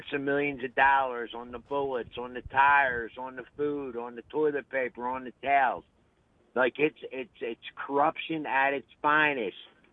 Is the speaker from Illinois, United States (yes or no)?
no; Philadelphia, Pennsylvania, United States; Now, I'm from Philadelphia, and we don't have many crops here in Philadelphia